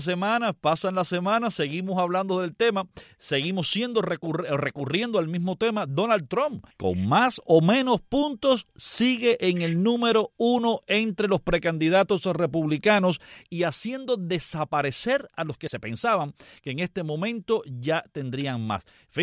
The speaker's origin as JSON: {"language": "Spanish", "town": "Guanabacoa", "region": "Havana", "country": "Cuba", "said": "Los oyentes saben que soy de Guanabacoa. Lo saben porque lo he dicho muchísimas veces."}